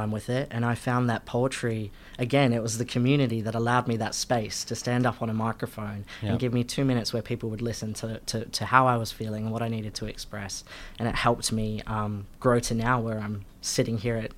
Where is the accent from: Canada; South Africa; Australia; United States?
Australia; Perth, Western Australia; now in Melbourne, Australia; Oh, I was from Perth.